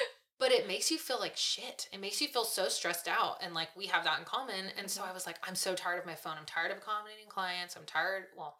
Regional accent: California, United States; moved away; I'm from California, and I moved here, and they both feel very much like home.

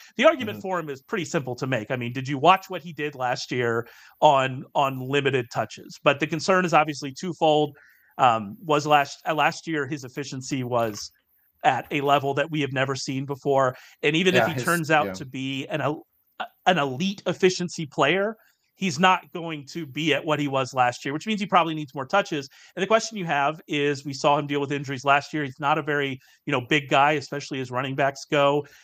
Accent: Texas, United States; So well, I'm from the land of Cajuns in Texas

